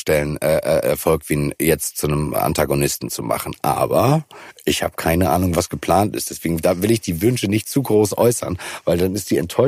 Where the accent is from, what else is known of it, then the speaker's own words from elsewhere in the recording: Hamburg, Germany; also ich bin ein Hamburger, wir sind links